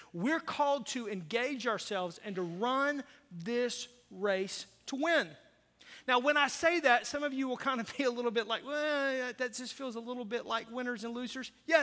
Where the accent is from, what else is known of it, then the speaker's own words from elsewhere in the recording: the South, United States; I grew up in the South, in the dirty South, where it's just like humid and hot and nasty.